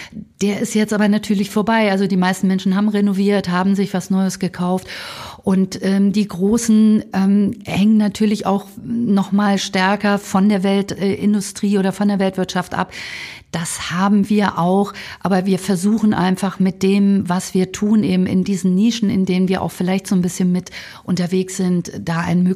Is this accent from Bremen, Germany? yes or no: no; Hamburg, Germany; Ich bin in Hamburg groß geworden, ich liebe diese Stadt